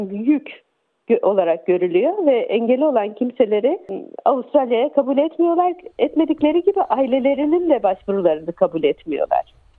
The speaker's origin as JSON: {"language": "Turkish", "region": "Gaziantep", "country": "Turkey", "said": "Ben Gaziantep'liyim."}